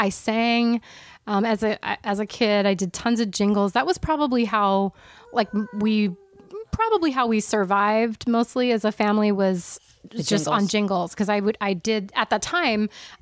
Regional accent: Philadelphia, Pennsylvania, United States; No, we're from the Philadelphia area, the main line of Philadelphia.

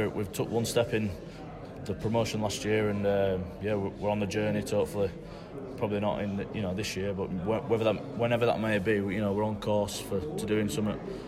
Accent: Bradford, Yorkshire and the Humber, United Kingdom; did come to Bradford, and yeah, it's the shirt I wanted to wear as a kid, and to be paid to play for my hometown club, it's a dream come true, really.

